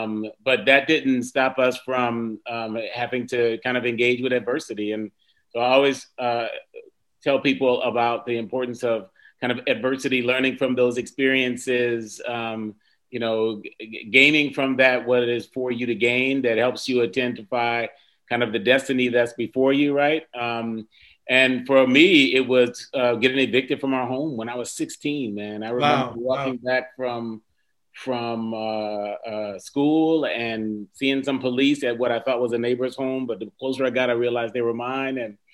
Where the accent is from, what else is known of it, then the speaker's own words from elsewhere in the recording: Cleveland, Ohio, United States; born there; So I was born in Cleveland, Ohio, man. But really appreciated that kind of island upbringing, man, pushed me hard.